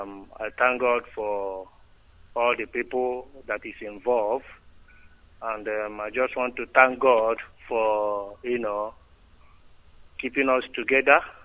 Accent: Abia, Nigeria; English is a second language; now in Watford, United Kingdom; calling from UK here, Watford … I come from Abia State in Biafra land.

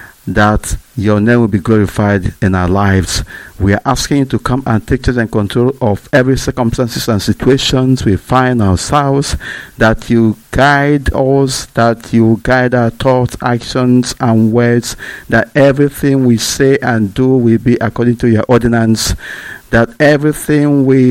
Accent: Abatete, Anambra, Nigeria; I am the deputy leader of Indigenous People of Biafra, and I am from Abatete. Abatete is in Idemili North, Biafra land.

